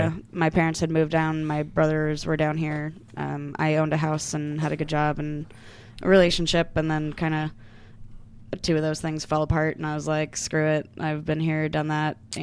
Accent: Valdez, Alaska, United States; moved away as an adult; now in Spokane, United States; No, I grew up in Alaska.

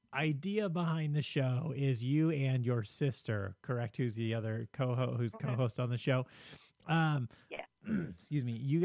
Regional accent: Los Angeles, California, United States; And the funny thing is I'm from California. I'm from LA. Like I didn't even grow up here.

